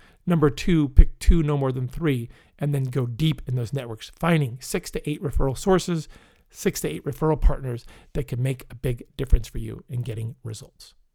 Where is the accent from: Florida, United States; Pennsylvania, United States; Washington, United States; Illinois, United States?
Pennsylvania, United States; They're from Pennsylvania. Well, I'm from Pennsylvania.